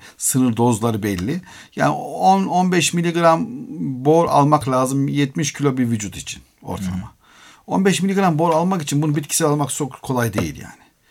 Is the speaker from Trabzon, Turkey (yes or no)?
yes; Trabzon, Turkey; Bizim orada yaşlılarımız, ben de Trabzonluyum.